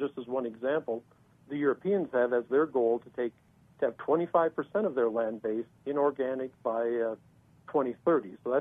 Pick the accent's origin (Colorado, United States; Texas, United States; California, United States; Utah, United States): California, United States; my home state has its own set of policies called the low-carbon fuel standard. And in California